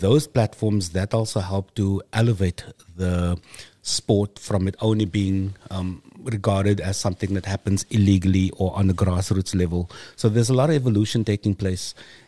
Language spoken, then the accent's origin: English; Cape Town, Western Cape, South Africa; So growing up in District 6, we had the opportunity or the privilege to enjoy many, many beautiful vehicles.